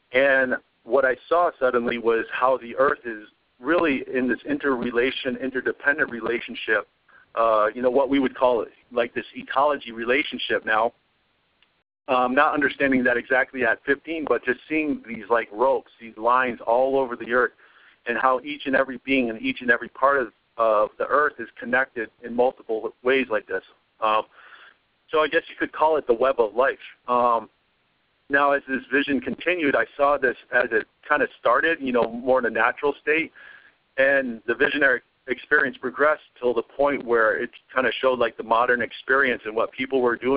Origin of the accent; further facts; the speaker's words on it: United States; born there; my reference point being I was born in America. This is the only place I've known